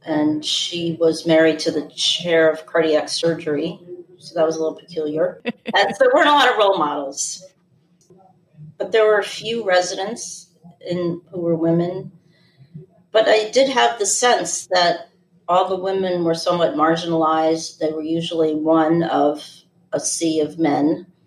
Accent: New York City, New York, United States; also born or lived in Connecticut; So I grew up in mostly in New York City, but also in rural Connecticut, what I think of as the best of both worlds.

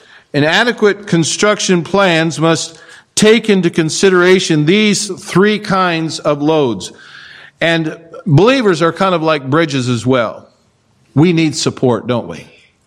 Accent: Kansas, United States; I was born and raised in Kansas, and I know about growing wheat.

